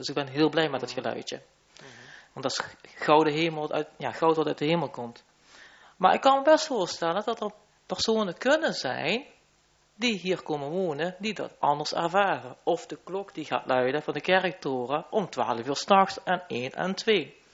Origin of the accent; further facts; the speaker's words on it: The Hague, South Holland, Netherlands; now in South Limburg, Netherlands; Ik als Haagse dame, hakken schoenen, kom hier in een mooie Zuid-Limburgse wonen.